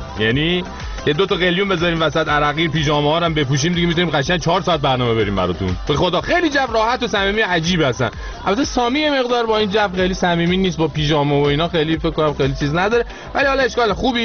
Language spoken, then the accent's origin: Persian; Iran; ما ایرانی هستیم